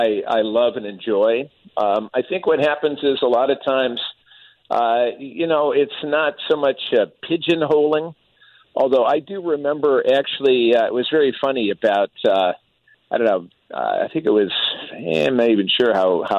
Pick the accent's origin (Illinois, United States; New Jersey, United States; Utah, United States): Illinois, United States; Barrington; I am actually from Barrington, Illinois. That's where I grew up. It's about 40 miles northwest of Chicago, so...